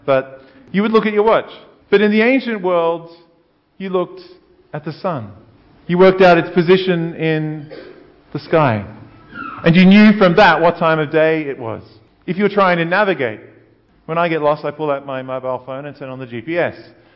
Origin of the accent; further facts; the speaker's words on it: Brogo, New South Wales, Australia; Maybe it's, you know, place where I came from Brogo. That kind of territory. And so you know, like I know that as a country kid.